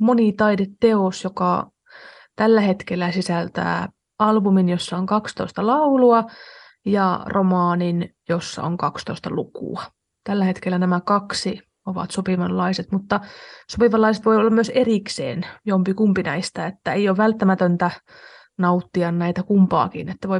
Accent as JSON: {"language": "Finnish", "town": "Oulu", "region": "North Ostrobothnia", "country": "Finland", "said": "No, mä oon oululainen"}